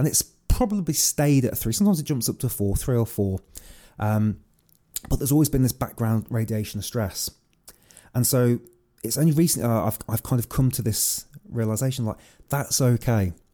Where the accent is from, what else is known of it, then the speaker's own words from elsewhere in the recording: England, United Kingdom; I'm British lad, so I live in the middle of England